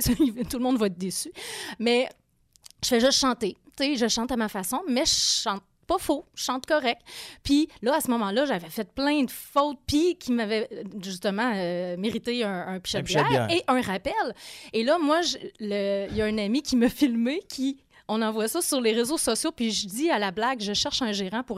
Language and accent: French; Quebec City, Quebec, Canada; je viens de Québec. Effectivement, j'ai grandi à Québec. Jusqu'à mes 33 ans. Avant de partir à Montréal